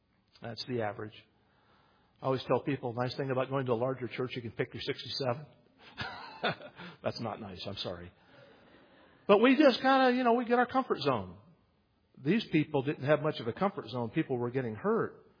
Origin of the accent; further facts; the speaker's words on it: West Virginia, United States; I am from West Virginia.